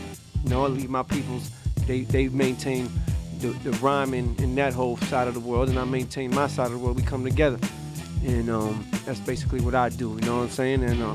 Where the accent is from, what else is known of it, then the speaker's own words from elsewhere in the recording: Los Angeles, California, United States; I migrated over to the East Coast, shit, I'm from Los Angeles. I grew up, you know, West LA, you know, in an area where there's a lot of movie stars and rich kids and shit like